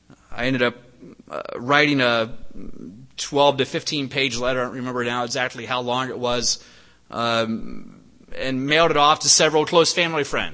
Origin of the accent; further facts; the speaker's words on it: Cincinnati, Ohio, United States; We grew up in Cincinnati, so they did a lot of feast sites in Dayton, Ohio, between Dayton, Ohio and St. Pete, Florida, where my grandparents lived.